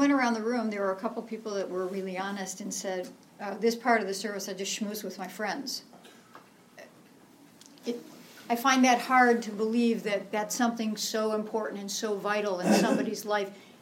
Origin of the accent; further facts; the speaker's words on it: Chicago, Illinois, United States; I'm from Chicago.